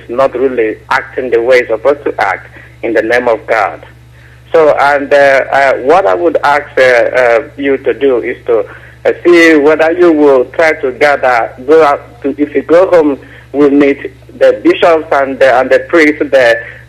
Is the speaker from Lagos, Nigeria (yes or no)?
no; Ihe Mbano, Imo, Nigeria; Yes, I am from Igbo land, from Ihe Mbano.